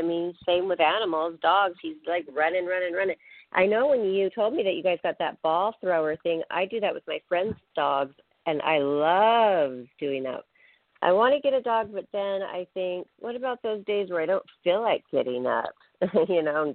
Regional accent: United States; I'm a Washingtonian. We're from Washington.

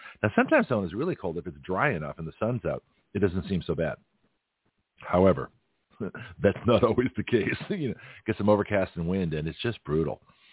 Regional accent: Canada; it was funny when I was in Australia, I used to tell people, that I was from Canada and we would have, 20 below zero.

